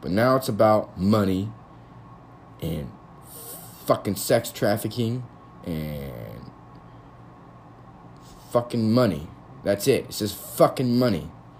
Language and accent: English; United States; This is just me having thoughts and speaking them out. That's it. As an American.